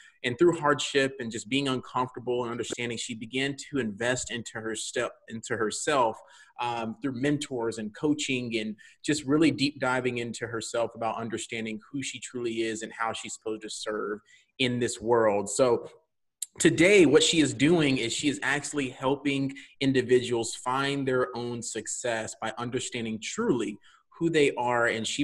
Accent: Alabama, United States; Well, maybe not in my personal opinion because I'm from Alabama, but the great state of Louisiana, okay?

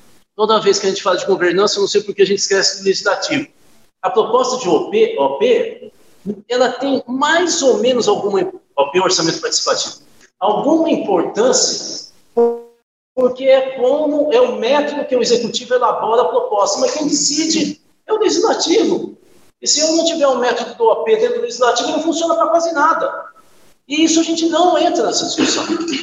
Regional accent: Italy; já que eu sou italiano

